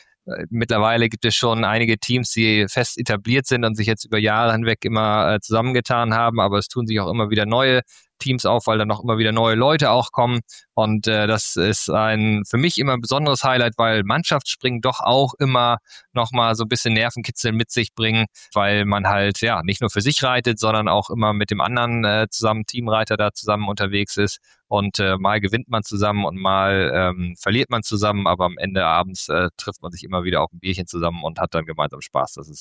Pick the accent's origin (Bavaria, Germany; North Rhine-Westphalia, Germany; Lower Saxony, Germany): Lower Saxony, Germany; Verden an der Aller; als ich noch kleiner Schüler war, war mal in meiner Heimatstadt in Verden an der Aller